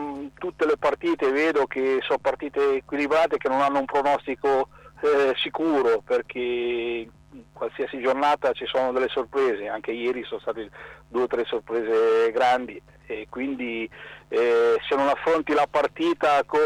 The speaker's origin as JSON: {"language": "Italian", "town": "Ancona", "region": "Marche", "country": "Italy", "said": "sono anconetano"}